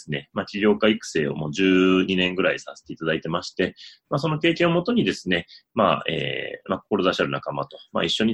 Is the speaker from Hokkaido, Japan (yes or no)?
no; Wakayama, Japan; born there; 私自身はですね、まあ、1975年に和歌山県で生まれまして